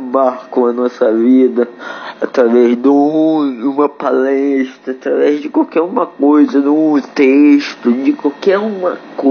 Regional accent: Santarém, Pará, Brazil; Eu sou de Santarém do Pará. Tenho 34 anos

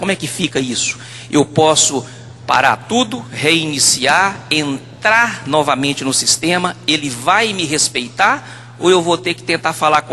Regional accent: Uberlândia, Minas Gerais, Brazil; eu sou de Uberlândia, Minas Gerais, aqui pertinho, né? Sou vizinho de Grita, aqui de Uberaba.

